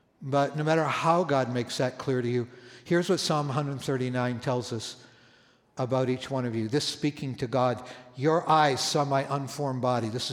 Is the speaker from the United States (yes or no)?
no; Canada; I grew up in Canada.